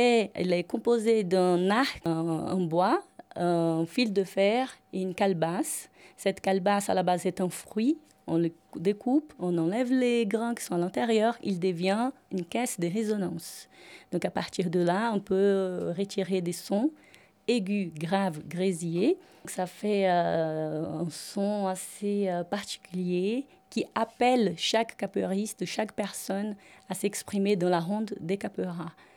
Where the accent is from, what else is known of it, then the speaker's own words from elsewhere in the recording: Salvador, Bahia, Brazil; now in France; je suis brésilienne de Salvador de Bahia et actuellement j'habite en France.